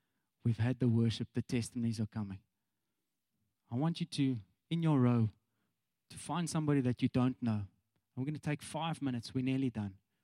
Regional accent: Cape Town, Western Cape, South Africa; and you know, I'm from Cape Town. I don't have anywhere to go.

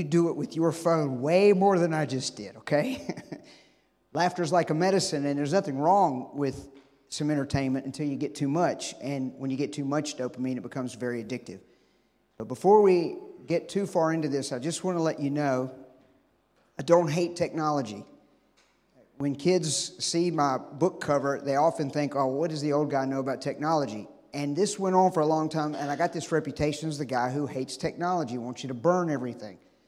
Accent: United States; because I'm a Christian, I'm an American, and all that.

